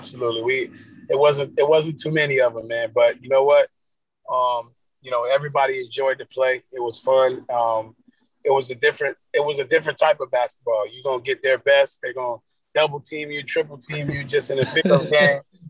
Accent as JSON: {"language": "English", "town": "Carroll City", "region": "Florida", "country": "United States", "tie": "born or raised there", "said": "Well, yeah, I grew up in Carroll City, man. As a young kid, man, I spent about 10 to 12 years of my life there."}